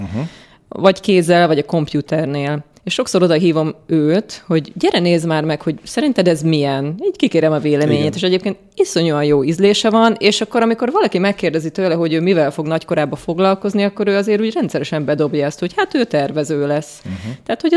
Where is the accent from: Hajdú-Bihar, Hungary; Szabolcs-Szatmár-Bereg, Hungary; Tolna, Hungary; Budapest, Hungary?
Tolna, Hungary; Bonyhád; born there; Így van, ott születtem, igen.